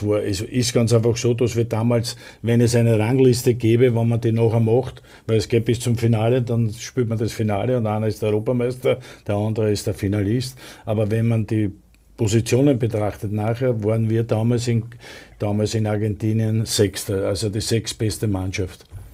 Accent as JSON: {"language": "German", "country": "Austria"}